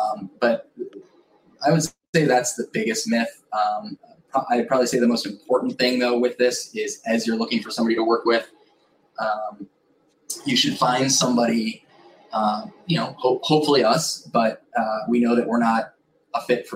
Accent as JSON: {"language": "English", "town": "Chicago", "region": "Illinois", "country": "United States", "tie": "born or raised there", "also_born_or_lived": "Boston", "lives_now": "Naples, United States", "said": "I grew up in Chicago. My dad passed away, so I actually started working in Naples in the summers in high school"}